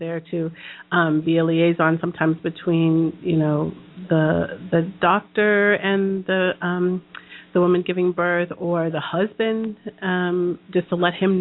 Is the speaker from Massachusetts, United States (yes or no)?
yes; Boston, Massachusetts, United States; I grew up in Boston, which has the best medical facilities arguably in the world